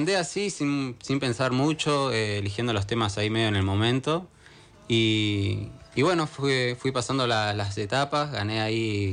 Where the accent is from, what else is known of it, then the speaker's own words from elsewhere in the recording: Viedma, Río Negro, Argentina; sí, soy de Viedma, Río Negro.